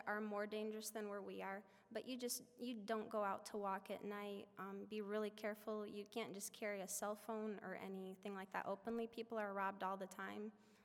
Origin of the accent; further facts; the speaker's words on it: United States; now in Brazil; And we would probably be allowed to, because I'm an American, so they probably wouldn't mind if we do it anyway.